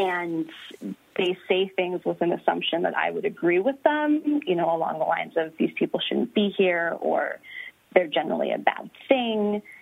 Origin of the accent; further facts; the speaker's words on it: United States; and obviously I'm an American.